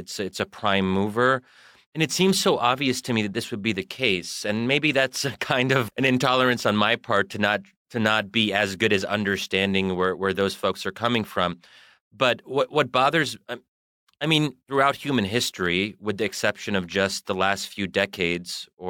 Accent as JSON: {"language": "English", "town": "Bryn Mawr", "region": "Pennsylvania", "country": "United States", "tie": "born or raised there", "said": "So outside of Philadelphia, in a town called Bryn Mawr."}